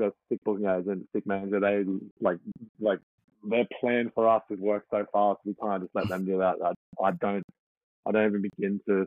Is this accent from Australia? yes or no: yes; Australia; I think we've been told it's hard to sell tickets in Germany and France as an Australian man.